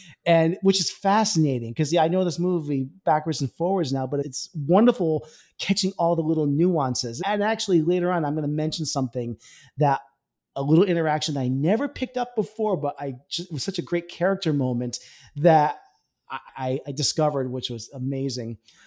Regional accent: New England, United States; I mean, we are both from New England

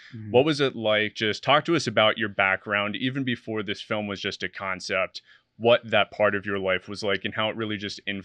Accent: Belvidere, New Jersey, United States; I grew up in Belvedere, New Jersey

